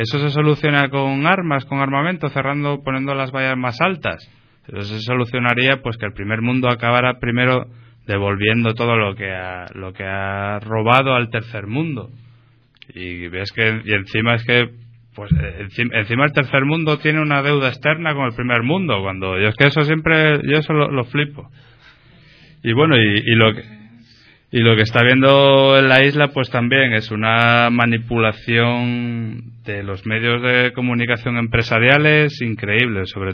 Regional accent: Asturias, Spain; now in Canary Islands, Spain; como yo, por ejemplo, que soy asturiano, me fui a buscar la vida a Canarias.

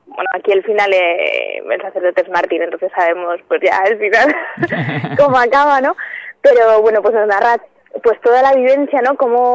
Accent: Spain; somos españoles y nos caracterizamos por pensar los planes siempre en el último momento

